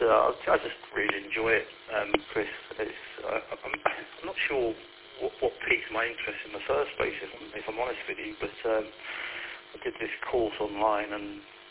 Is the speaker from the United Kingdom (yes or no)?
yes; Wales, United Kingdom; I know I don't have the accent, but I'm actually a Welshman